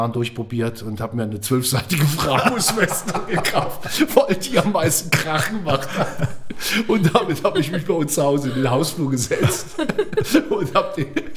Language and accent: German; Eifel, Germany; ich bin in der Eifel groß geworden